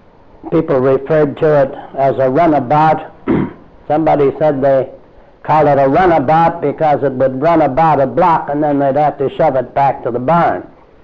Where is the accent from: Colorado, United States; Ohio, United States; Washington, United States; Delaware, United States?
Washington, United States; Snohomish; When I left my hometown of Snohomish and went down to Seattle in December 97.